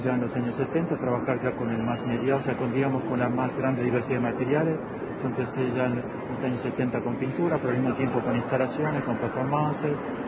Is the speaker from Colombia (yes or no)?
no; Argentina; now in Paris, France; poder volver a Argentina y poder hacer algo en mi país. Después de tantos años, hace 35 años que vivo en París. Y bueno, como argentino es una alegría.